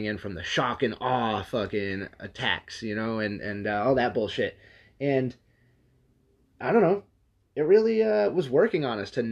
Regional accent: New England, United States; we're from New England, like, New York City's not far.

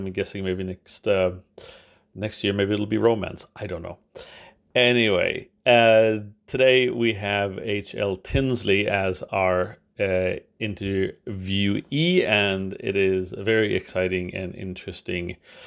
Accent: United States; now in Sweden; I live and work in Sweden, but I'm American.

